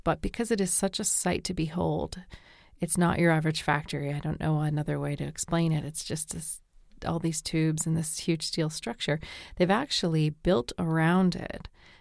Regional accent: New Brunswick, Canada; Well, near where I did some of my growing up in New Brunswick, over the border, there was Calais, Maine

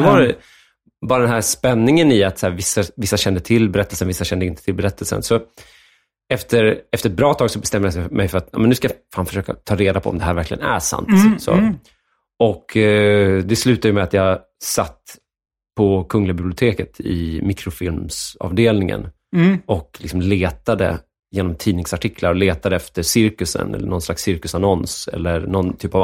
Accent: Enviken, Dalarna County, Sweden; accent: Dalecarlian; Ja, men jag har ju dalmål där någonstans där. Men, så jag är ju från en liten by och den ligger utanför, utanför Falun.

